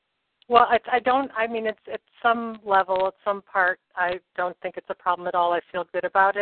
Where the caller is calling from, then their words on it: Vermont, United States; I'm calling from Vermont.